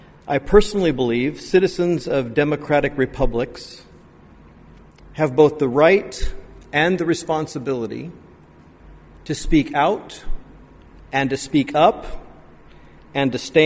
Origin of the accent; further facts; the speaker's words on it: United States; As an American, I have to tell you